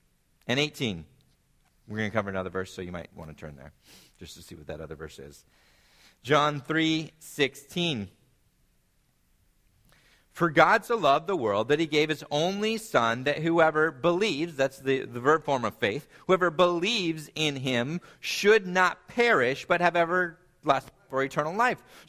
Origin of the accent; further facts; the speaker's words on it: California, United States; a judge in California, my home state